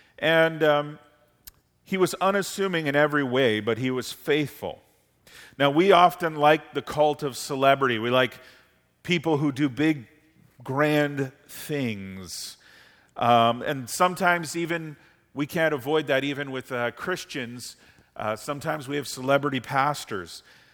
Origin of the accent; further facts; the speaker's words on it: Simcoe, Ontario, Canada; But growing up in Simcoe, at Emmanuel Bible Church, one of my pastors was named Raymond Thompson.